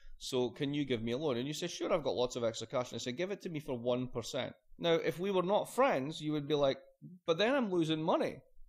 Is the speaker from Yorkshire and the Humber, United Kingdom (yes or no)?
no; Scotland, United Kingdom; I'm Scottish.